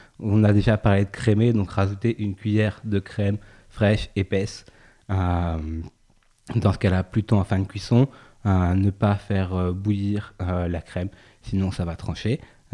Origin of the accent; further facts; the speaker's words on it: Nouvelle-Aquitaine, France; Alors moi, j'ai grandi en Charente, comme toi, je le sais.